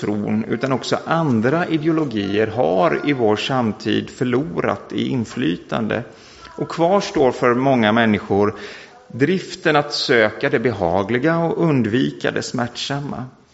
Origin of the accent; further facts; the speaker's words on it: Mullsjö, Jönköping County, Sweden; gick till samma kyrka i Mullsjö där jag växte upp.